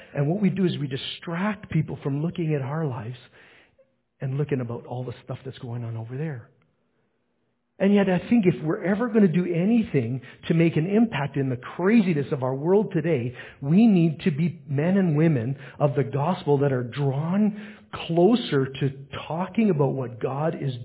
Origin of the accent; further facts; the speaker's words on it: Canada; because I was from Canada and going to the States, I didn't have any water with me.